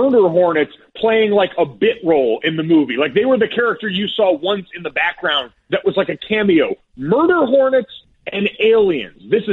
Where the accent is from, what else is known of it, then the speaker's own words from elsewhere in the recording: Avon, Connecticut, United States; Like I grew up in Avon, Connecticut, one of the whitest places, super homogenous.